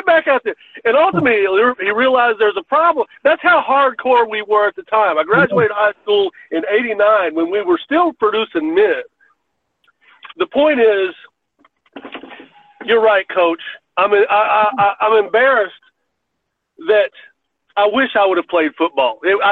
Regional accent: Kentucky, United States; Listen, I grew up in Menifee County, Eastern Kentucky.

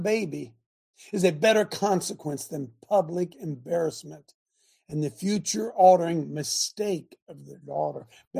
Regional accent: Ohio, United States; In my home state of Ohio, abortion was placed on the ballot in 2023

